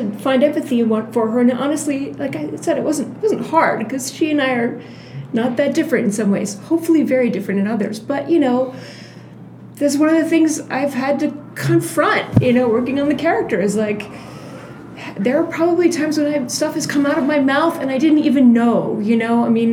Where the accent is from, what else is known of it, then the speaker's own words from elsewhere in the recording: Boston, Massachusetts, United States; She's from the Boston area. I am also from the Boston area.